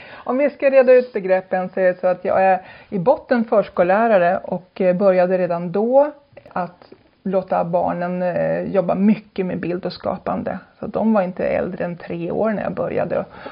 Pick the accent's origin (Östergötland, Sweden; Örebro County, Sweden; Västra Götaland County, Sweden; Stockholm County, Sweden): Stockholm County, Sweden; Järna; now in Tyresö, Sweden; Jag är från Järna.